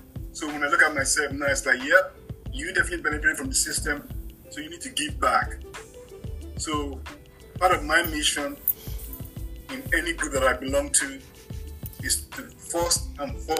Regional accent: Lagos, Nigeria; So obviously I was born in Lagos and I grew up in a military household, right?

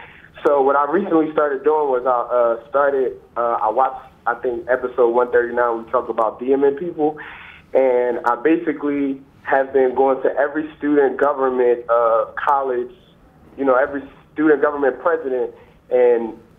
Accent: Philadelphia, Pennsylvania, United States; I'm from Philly.

